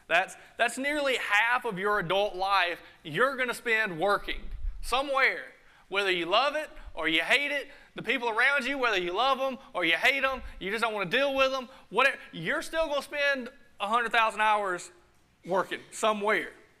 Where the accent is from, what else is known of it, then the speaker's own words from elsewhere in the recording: Woodruff, United States; I am from Woodruff.